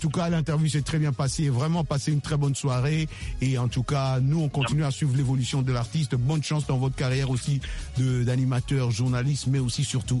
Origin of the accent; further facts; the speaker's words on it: New York, United States; Moi, j'ai grandi à New York, voilà, en fait.